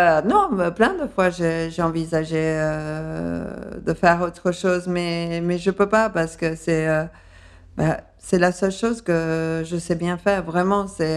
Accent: Paris, Île-de-France, France; accent: slightly English; also born or lived in London, United Kingdom; Et à Londres. C'est pour ça que j'ai un accent un peu indéfini, mais avec un léger accent anglais

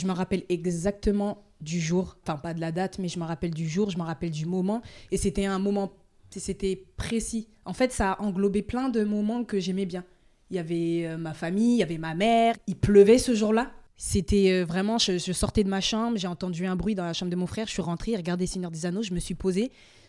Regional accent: Orléans, Centre-Val de Loire, France; now in Paris, France; Tu sais, genre, je viens d'Orléans, donc 45 et tout. Et vraiment, genre, je rêvais de venir à Paris et tout.

